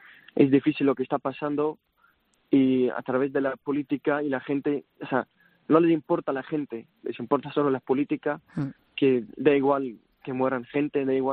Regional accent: Syria; Spanish is a second language; cuando era niño en Siria, antes de guerra, o sea, pensaba, yo hacía teatro en Siria y tenía sueños

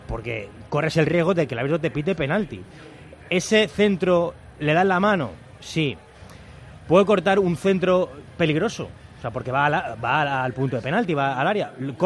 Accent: Mérida, Extremadura, Spain; yo soy de Mérida?

